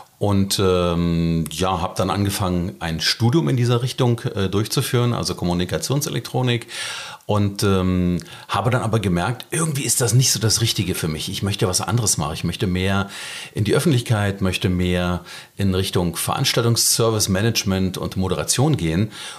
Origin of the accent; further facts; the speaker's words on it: Berlin, Germany; Ich bin echter Berliner, bin tatsächlich dort geboren und 2001 nach Biesdorf gezogen.